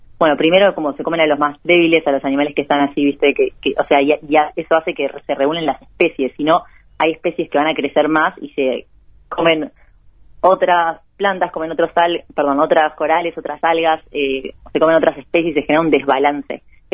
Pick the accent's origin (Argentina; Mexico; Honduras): Argentina; now in Bocas del Toro, Panama; Sí, yo soy argentina, pero tengo base en Panamá, en una isla chiquitita del Caribe que se llama Bocas del Toro